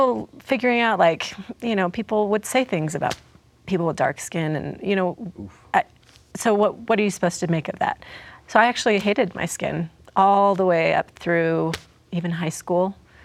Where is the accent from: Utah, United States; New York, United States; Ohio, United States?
Utah, United States; Lehi; I was born and raised in Lehi, Utah. And my mother is Peruvian.